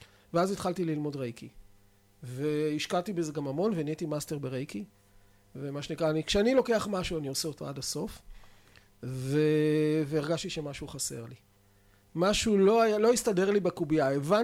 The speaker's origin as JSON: {"language": "Hebrew", "town": "Tel Aviv", "region": "Tel Aviv District", "country": "Israel", "tie": "born or raised there", "said": "גדלתי בתל אביב, אני תמיד אומר שגדלתי בשוק לוינסקי"}